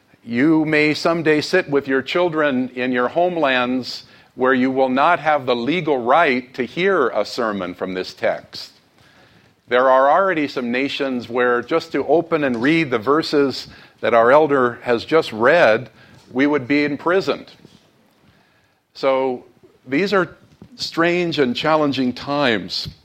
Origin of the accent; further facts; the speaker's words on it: United States; wow, he picked a topical message for a week like this, especially as I'm an American.